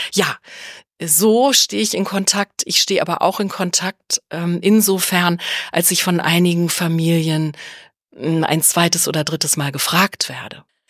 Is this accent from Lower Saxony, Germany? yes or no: yes; Braunschweig, Lower Saxony, Germany; ich komme aus Braunschweig, da kam immer der Bücherbus in unseren Stadtteil.